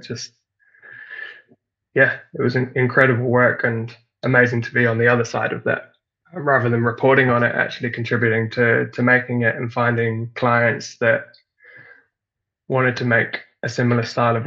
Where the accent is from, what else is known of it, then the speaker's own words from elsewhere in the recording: Ipswich, East of England, United Kingdom; accent: Kiwi; moved away as an adult; now in Auckland, New Zealand; But they were on the other side of the planet in Auckland, New Zealand. And I'm from Ipswich, in England, although my accent is very Kiwi now, having lived here for the last 6 years.